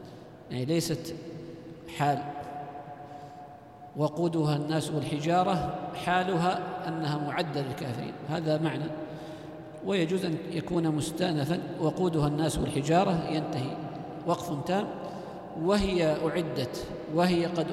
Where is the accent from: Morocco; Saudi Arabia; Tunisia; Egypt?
Saudi Arabia; Bashut; وعندنا باشوت، هذا أرض واسعة. فالبشرى يعني يحصل بها سعة في الخاطر، باشوت الديرة ديرتنا.